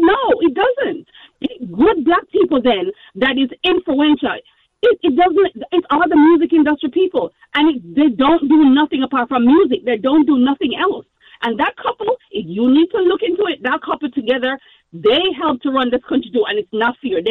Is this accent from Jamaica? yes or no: yes; Jamaica; now in United States; I'm Jamaican.